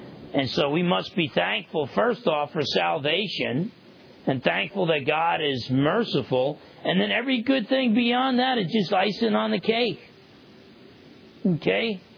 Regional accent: New Jersey, United States; Growing up in New Jersey, I would see retired vets, and they'd be World War II vets

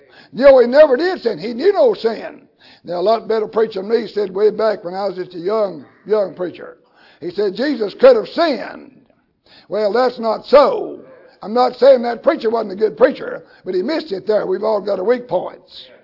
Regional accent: the South, United States; born or raised there

